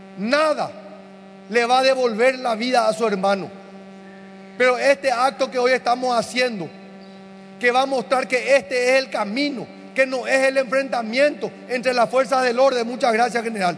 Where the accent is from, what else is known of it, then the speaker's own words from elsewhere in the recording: Paraguay; como guerreros que somos los paraguayos